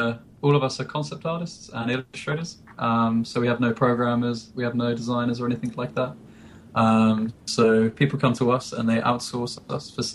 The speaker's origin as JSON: {"language": "English", "town": "Weymouth", "region": "South West England", "country": "United Kingdom", "lives_now": "Gateshead, United Kingdom", "said": "I live in Gateshead, but I'm from Weymouth, and I took the art and animation course."}